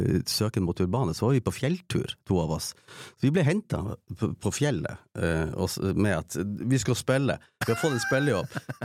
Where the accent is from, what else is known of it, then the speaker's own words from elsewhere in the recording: Tromsø, Troms, Norway; Eller hvis jeg vokste opp på Håpen, men jeg ble deportert på en måte av familien før ungdomsårene kikket inn for fullt da.